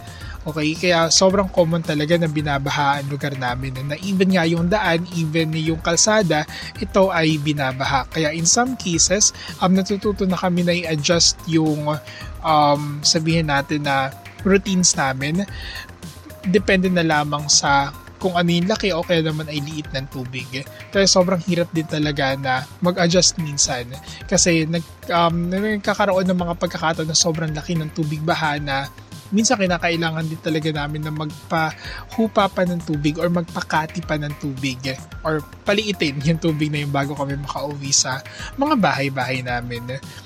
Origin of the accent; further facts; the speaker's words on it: Hagonoy, Central Luzon, Philippines; Well, I am actually from Hagunoy, which is a coastal municipality dito sa Bulacan. Kami ay kilala sa mga palaisdaan and at the same time kilala din kami dun sa bangus